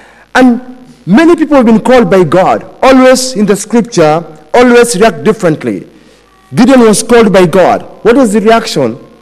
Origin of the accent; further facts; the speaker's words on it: Kenya; now in England; And also in Kenya, we know more about the English Premier League than our local league.